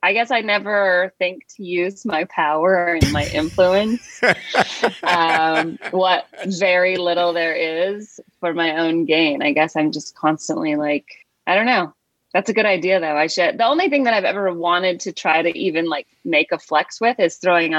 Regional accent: Calhoun, Georgia, United States; I grew up in Calhoun, Georgia, which is between Atlanta and Chattanooga.

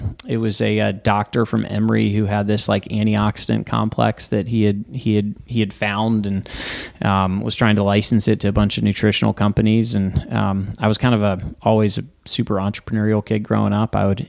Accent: Tokyo, Japan; Yeah, Tokyo, Japan.

